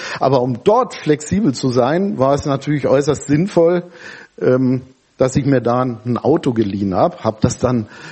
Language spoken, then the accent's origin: German; Potsdam, Brandenburg, Germany; born there; Ich komme dort aus der Ecke, ich bin geborener Potsdamer